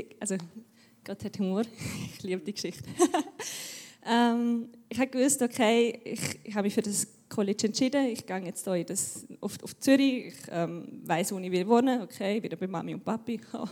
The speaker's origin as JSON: {"language": "German", "country": "Austria", "tie": "born or raised there", "lives_now": "Switzerland", "said": "Und ich bin 31, bin in Österreich aufgewachsen und bin jetzt seit 1,5 Jahren hier in der Schweiz wieder."}